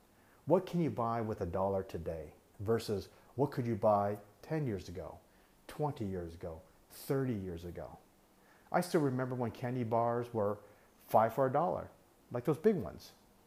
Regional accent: United States; as a non-bilingual English-speaking expat that spent, basically as an American, I spent most of my life in America

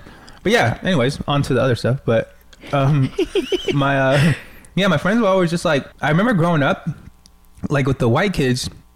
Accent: Fall River, Massachusetts, United States; It was in Massachusetts and... Oh. Yeah, we grew up in the Fall River, Rhode Island, like that type of area.

